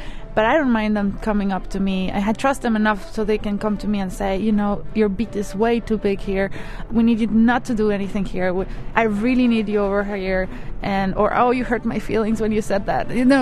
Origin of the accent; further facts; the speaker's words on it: Mexico City, Mexico; now in New York City, United States; I was born in New York City in 1980, but grew up in Mexico City. I live in New York City